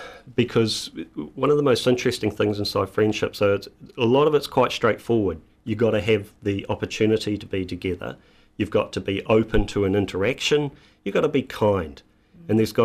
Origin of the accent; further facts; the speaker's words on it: New Zealand; now in London, United Kingdom; I'm a Kiwi in London.